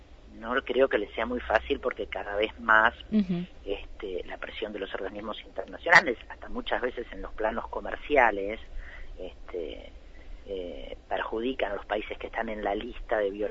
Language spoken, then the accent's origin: Spanish; Argentina; Realmente es muy preocupante la situación de nuestro país, y creo que eso, como argentinos, nos compromete